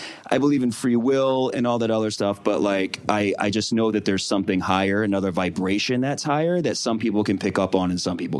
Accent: Philadelphia, Pennsylvania, United States; I'm from Philly. That's all we do is curse.

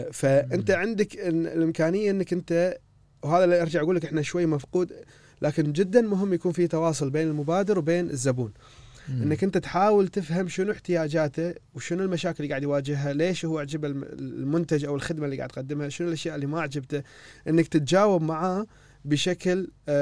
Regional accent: Kuwait; فهذه الطرق اللي اليوم قاعد يعني تطبق خلينا نقول عندنا بالكويت

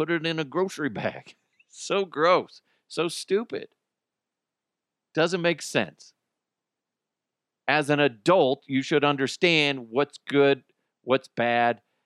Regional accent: United States; Let's be honest, it's probably us Americans

